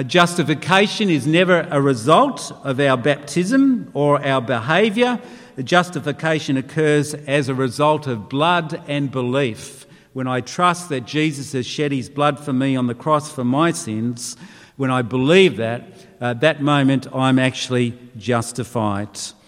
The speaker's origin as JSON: {"language": "English", "country": "Australia", "said": "they represented me as an Aussie down under."}